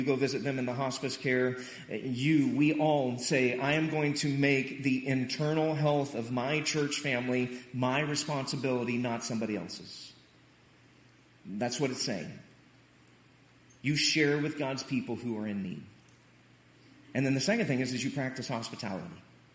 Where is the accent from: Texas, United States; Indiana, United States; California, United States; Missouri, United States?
Missouri, United States; I'm from Southwest Missouri, not a bandwagon guy.